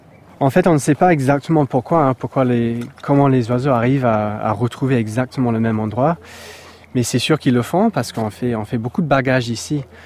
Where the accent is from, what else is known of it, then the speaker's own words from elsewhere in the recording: England, United Kingdom; French is a second language; moved away as an adult; now in France; Je viens de l'Angleterre, en fait. Ça fait à peu près 5 ans que je suis en France.